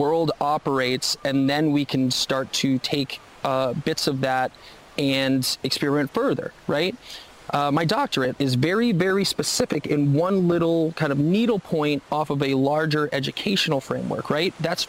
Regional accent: Belchertown, Massachusetts, United States; I come from Belchertown. That's where I was raised.

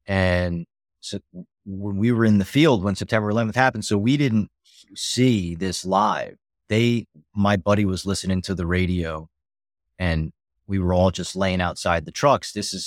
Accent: New Jersey, United States; I'm from Northern New Jersey, right outside of Manhattan.

